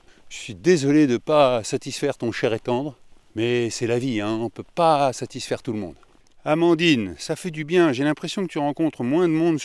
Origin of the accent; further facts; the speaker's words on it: Île-de-France, France; je suis de la région parisienne.